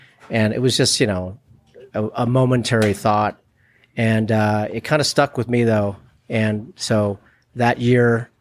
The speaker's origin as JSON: {"language": "English", "town": "San Francisco", "region": "California", "country": "United States", "tie": "born or raised there", "said": "I grew up in San Francisco skating."}